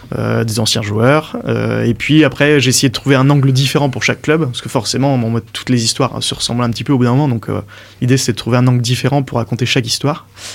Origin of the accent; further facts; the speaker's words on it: Sainte-Gemme-la-Plaine, Pays de la Loire, France; Je suis originaire de Saint-Gemme-la-Plaine, dans le sud de Vendée.